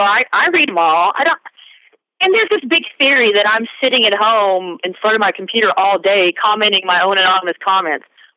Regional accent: Texas, United States; I think it's a lot about being a Texan. Like, we're Texans, you know, Texas music.

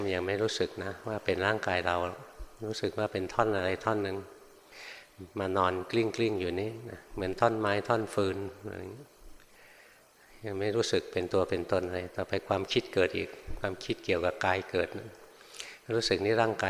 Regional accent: Bangkok, Thailand; หลวงพ่อเกิดในกรุงเทพโตอยู่ในกรุงเทพเรียนอยู่ในกรุงเทพทำงานในกรุงเทพอยู่ในเมืองมาตลอด

